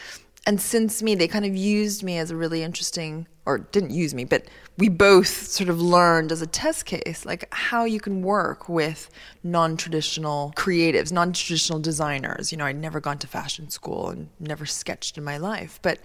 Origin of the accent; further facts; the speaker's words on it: Montreal, Quebec, Canada; I grew up in Montreal in Canada. I grew up in a very open and diverse family environment. My father is Lebanese-Iranian. My mother was Chinese.